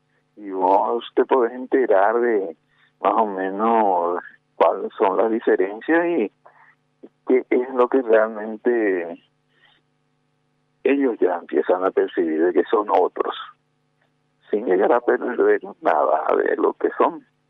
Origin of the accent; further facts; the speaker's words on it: Paraguay; más los paraguayos, más lo que hemos nacido y nos hemos educado en esta cultura.